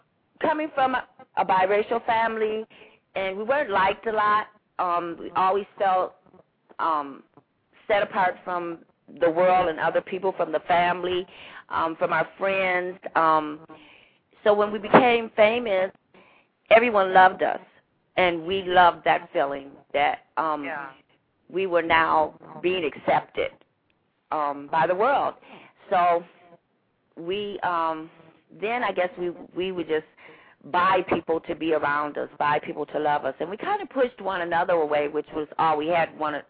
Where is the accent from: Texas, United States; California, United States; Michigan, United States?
Michigan, United States; Grand Rapids; also born or lived in Detroit; From there, I guess we moved from Detroit, where I was born, to Grand Rapids, and I call Grand Rapids Freedom Town.